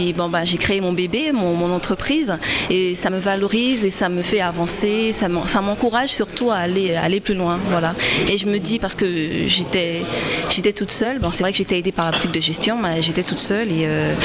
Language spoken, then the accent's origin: French; Martinique; je viens de la Martinique et je fais la coiffure à domicile.